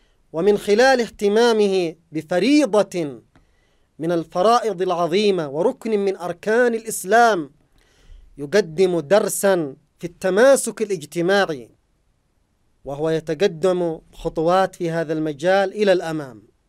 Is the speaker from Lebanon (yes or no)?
no; Yemen; وأكبر عرس قد أقيم في بلدنا اليمن على مر التاريخ